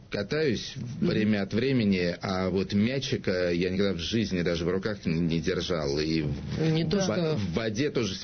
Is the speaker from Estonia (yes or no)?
yes; Estonia; Я простой эстонский парень.